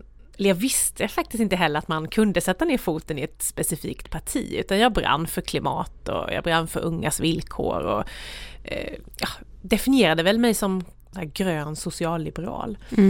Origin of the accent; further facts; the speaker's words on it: Jönköping County, Sweden; ett småföretagarkultur med Gnosjöandan och massa industrier och sådär. Mm. Så där växte jag upp i ett myller av ta sig för saker